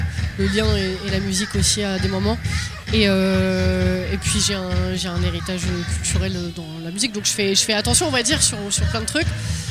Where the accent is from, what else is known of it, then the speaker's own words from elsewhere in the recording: Paris, Île-de-France, France; now in Normandy, France; Mais non, je viens de Paris en vrai, tu vois. Donc voilà, mais la Normandie m'a adoptée